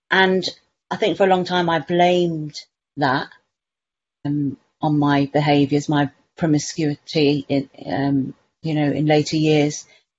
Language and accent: English; Guernsey; I was born and bred in Guernsey, which is a little island closer to France than the UK, but we are part of the United Kingdom. We have about 65,000 people here